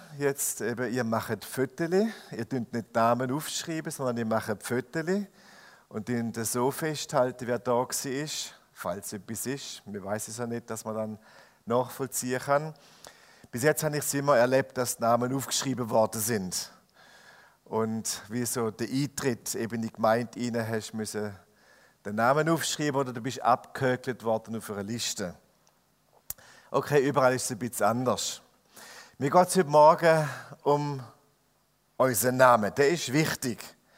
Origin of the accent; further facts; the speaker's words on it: Germany; ich bin ja Deutsche, ich kenne das nicht so.